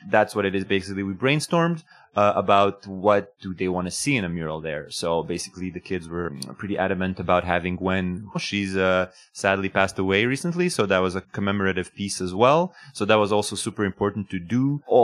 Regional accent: Sherbrooke, Quebec, Canada; I'm originally from Sherbrooke, so just coming back in within the area is pretty awesome.

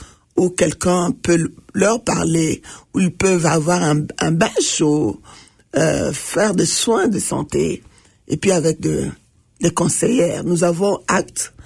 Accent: DR Congo; French is a second language

